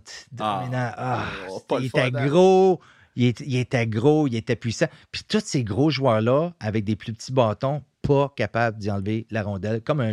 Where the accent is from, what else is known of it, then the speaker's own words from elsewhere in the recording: Quebec, Canada; nous, en tant que Québécois, on est ici à l'année.